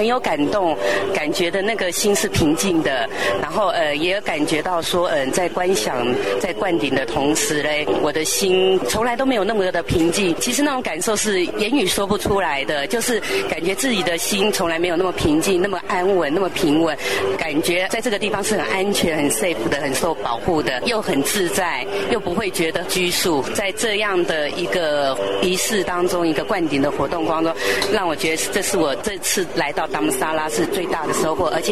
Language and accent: Chinese; Taipei, Taiwan; 我从台湾来的，台湾台北。